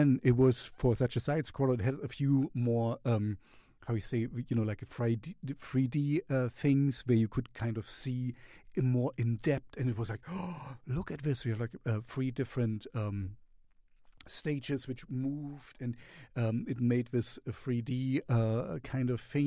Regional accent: East Germany, Germany; I grew up in the Russian zone, as you might know if you follow me.

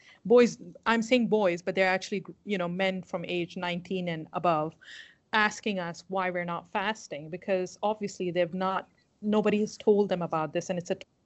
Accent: Pakistan; I've experienced this growing up in Pakistan.

